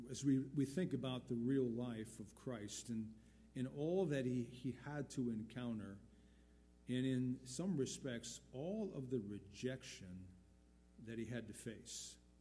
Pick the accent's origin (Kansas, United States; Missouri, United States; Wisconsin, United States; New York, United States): Wisconsin, United States; West Bend; also born or lived in Milwaukee; Prior to that, we had spent a year in West Bend. That was my hometown after we moved out of Milwaukee in 71. My parents, again, moved to West Bend, bought a home there.